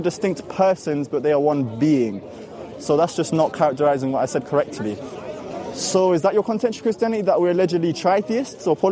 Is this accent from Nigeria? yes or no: no; Ireland; No, no, no. I'm Irish, actually.